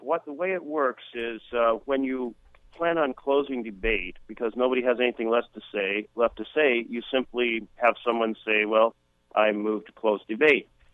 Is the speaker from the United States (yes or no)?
yes; Roseburg, Oregon, United States; also born or lived in Myrtle Creek; My dad was a millwright. I was born in Myrtle Creek. Mill shut down. We moved to Roseburg, and then his jobs changed to Multnomah County.